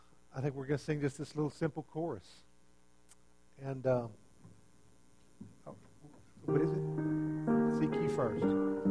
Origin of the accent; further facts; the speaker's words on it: Fort Stockton, Texas, United States; We had a big building out when I was raised out in Fort Stockton.